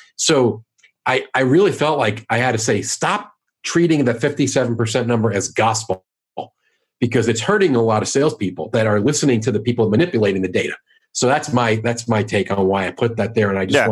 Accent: New York, United States; now in St. Louis, United States; So it's hard for me, because I live, even though I'm from New York, I live in St. Louis, and I have clients all over the place.

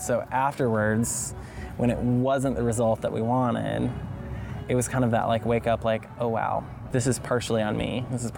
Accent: Alabama, United States; People who don't know who I am and they hear that I'm from Alabama, they're like, oh wow, that election, that really changed things, that was great.

